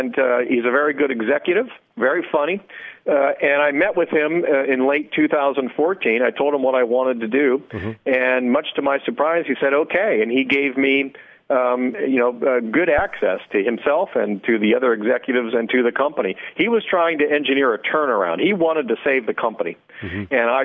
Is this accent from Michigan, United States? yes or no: yes; Lancaster, Michigan, United States; really is going right through the middle of a town I know well. It's my hometown.